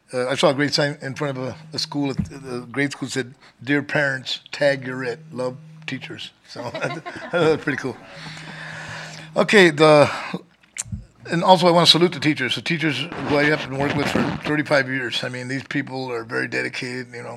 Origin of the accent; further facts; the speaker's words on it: San Antonio, Texas, United States; she's from my hometown, so we hit it off pretty good, San Antonio, Texas.